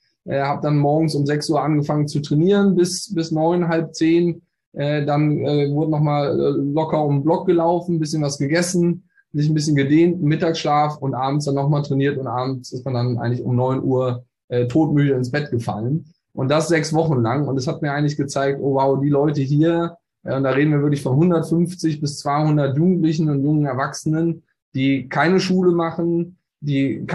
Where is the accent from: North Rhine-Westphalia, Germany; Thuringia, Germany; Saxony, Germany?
North Rhine-Westphalia, Germany; Bonn; gebürtig aus Bonn, bin inzwischen 38 Jahre jung